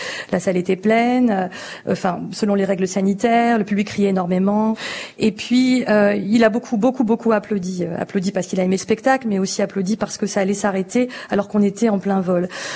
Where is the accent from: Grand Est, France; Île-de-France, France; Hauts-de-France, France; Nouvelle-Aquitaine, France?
Hauts-de-France, France; parce que je viens du Nord.